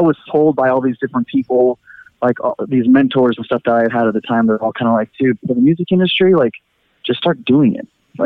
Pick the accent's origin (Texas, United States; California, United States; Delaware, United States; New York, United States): California, United States; Fremont; So Ian and I grew up in Fremont together, the guitarist Ian.